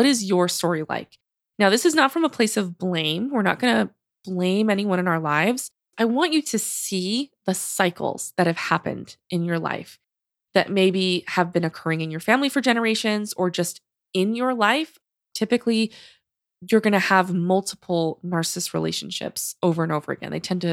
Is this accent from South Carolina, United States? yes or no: no; Louisiana, United States; also born or lived in Utah; I was raised in Louisiana. I currently now live in Texas. I studied out in Utah.